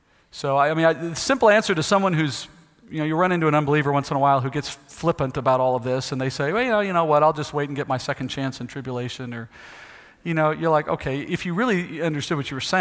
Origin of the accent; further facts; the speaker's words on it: United States; I'm an American. I was in the military. I'm pro-America, you know.